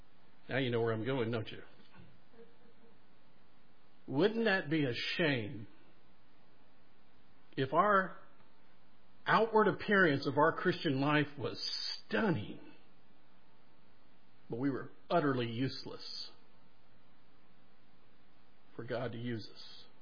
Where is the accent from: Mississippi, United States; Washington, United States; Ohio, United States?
Mississippi, United States; I want you to know that I am from Ocean Way, and I was raised in Mississippi.